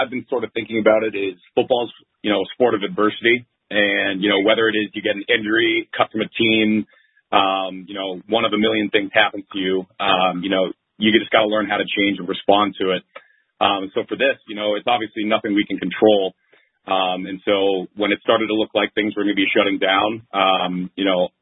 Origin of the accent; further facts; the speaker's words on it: Ohio, United States; I grew up in Ohio, so I wasn't really on a lot of the Canadian radars as far as scouting in that regard.